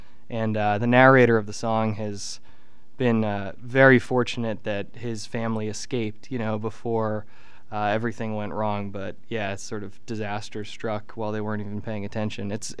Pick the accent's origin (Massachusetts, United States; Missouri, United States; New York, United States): Massachusetts, United States; Boston; I grew up in the Boston area.